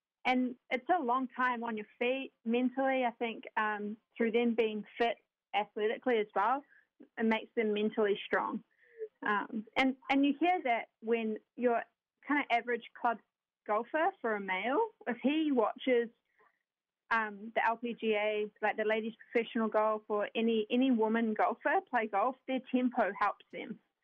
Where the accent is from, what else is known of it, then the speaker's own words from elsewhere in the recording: New Zealand; now in United States; But I'm from New Zealand. I grew up there. My family still live in New Zealand.